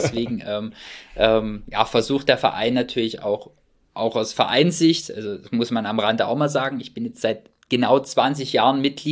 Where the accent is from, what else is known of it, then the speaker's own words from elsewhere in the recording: Dresden, Saxony, Germany; mir fehlt halt davon abgesehen auch einfach in Dresden nichts. Also das ist meine Geburtsstadt, meine Heimat, wo ich groß geworden bin